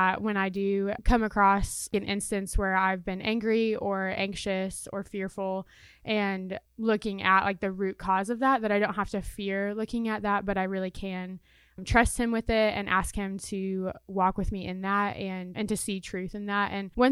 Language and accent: English; Indiana, United States; now in Murfreesboro, United States; because I'm not from Murfreesboro. I'm from Indiana. And so I try to call my family